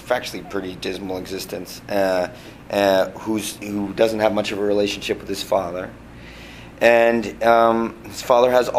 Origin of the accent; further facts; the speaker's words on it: Palo Alto, California, United States; that was actually shot in my hometown in Palo Alto.